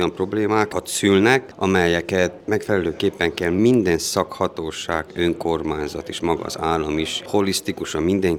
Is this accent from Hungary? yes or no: no; Kézdivásárhely, Covasna, Romania; Kézdivásárhely, ugye, ahonnan én lakok, származok és képviselem